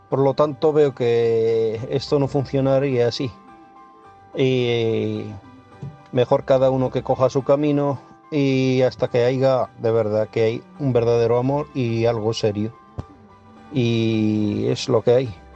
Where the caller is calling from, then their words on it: Algeciras, Andalusia, Spain; corresponsal de Algeciras.